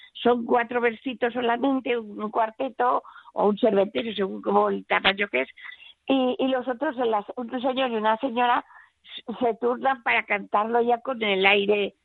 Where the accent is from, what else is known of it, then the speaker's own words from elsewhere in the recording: Valencia, Valencian Community, Spain; now in Silla, Spain; Yo soy de Valencia, pero nos cambiamos a Silla porque trabajaba y yo he ido aquí en Silla, que está muy cerquita, está a 12 kilómetros de Valencia, hacia el sur. Y aquí ya nos hemos quedado aquí, mis hijos se han casado aquí